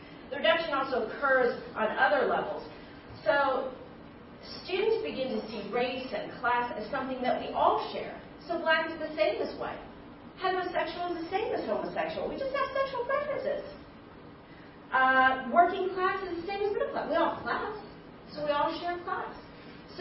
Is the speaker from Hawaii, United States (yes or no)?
yes; Hawaii, United States; I grew up in Hawaii, where the ocean is sacred.